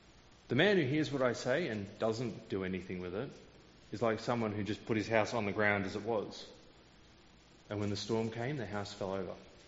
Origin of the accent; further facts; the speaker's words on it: Ballarat, Victoria, Australia; Now, I grew up in Ballarat.